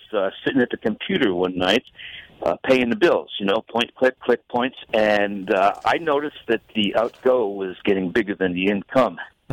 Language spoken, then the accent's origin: English; Jersey City, New Jersey, United States; also born or lived in Midwest; I spent some time in the Midwest as a small child. I was born in Jersey City. I consider myself from Jersey City.